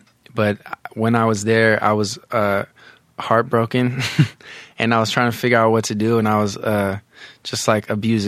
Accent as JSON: {"language": "English", "region": "California", "country": "United States", "said": "No, but you know, I'm from the Bay. Like, I love Bay Area rap, and right. I was really into like all the Bay Area hits."}